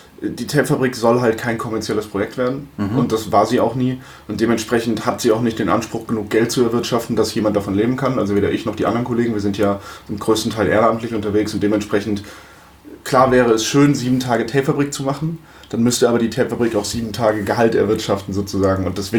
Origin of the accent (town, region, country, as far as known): Limburg an der Lahn, Hesse, Germany; born or raised there